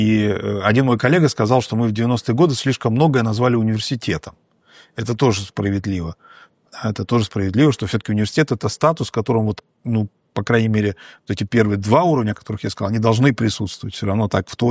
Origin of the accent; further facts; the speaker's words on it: Russia; И мы там, второкурсники из России, мы вообще на чужом языке